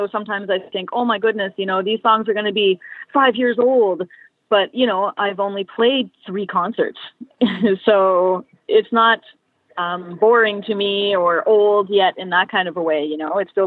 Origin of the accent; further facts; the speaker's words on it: Halifax, Nova Scotia, Canada; I grew up in Spryfield, and I spent a lot of time at the playground.